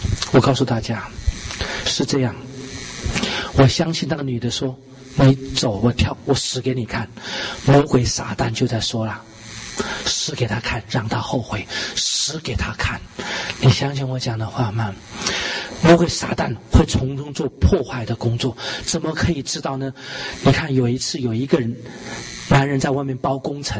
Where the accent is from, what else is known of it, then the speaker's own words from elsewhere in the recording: Wugu, New Taipei, Taiwan; 你知道我们家乡在五股乡台北县